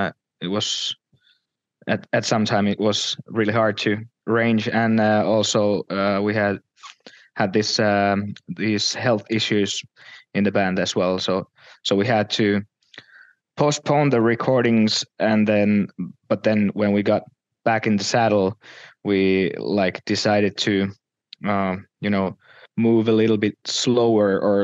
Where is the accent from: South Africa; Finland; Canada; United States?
Finland; English is a second language; He comes from Sweden and we come from Finland. So we bring the, you know, grimness, and he brings the uplifting stuff.